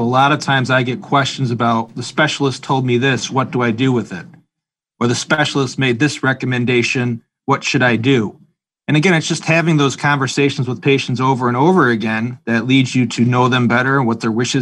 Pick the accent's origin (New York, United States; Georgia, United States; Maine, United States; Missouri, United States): New York, United States; No, actually, I grew up near Buffalo, New York.